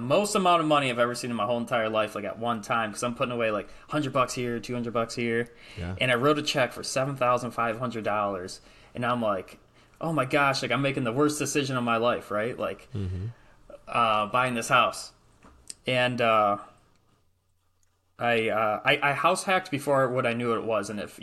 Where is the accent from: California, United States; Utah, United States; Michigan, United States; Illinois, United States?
Michigan, United States; I'm from Michigan, and this is where this house was.